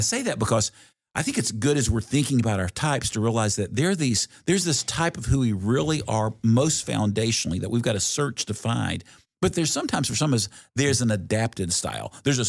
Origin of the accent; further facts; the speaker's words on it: the South, United States; I grew up in the South. I grew up with some Southern aunts and grandma who were very much those.